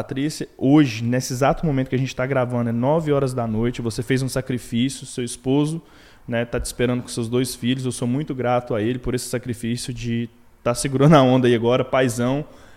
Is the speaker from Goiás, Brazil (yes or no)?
yes; Goiás, Brazil; moved away; Vim com a minha mãe, ela me trouxe. Eu vim em 2001, sou de Goiás